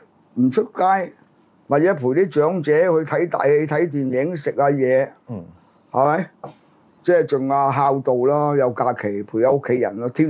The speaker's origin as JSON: {"language": "Cantonese", "country": "Hong Kong", "said": "我作為香港人嚟講，我得罪人唔少噶啦。"}